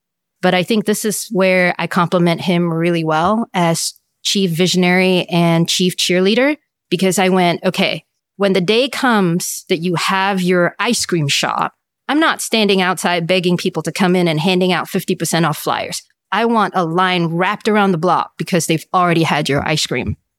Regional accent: Singapore; But gratefully, born and raised in Singapore, educated there as well

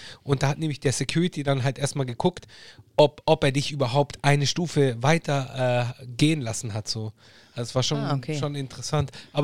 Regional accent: Germany; Das wird uns keiner nehmen und genauso wie wir Deutsche sind. Das kann uns auch keiner nehmen, weil wir hier geboren wurden

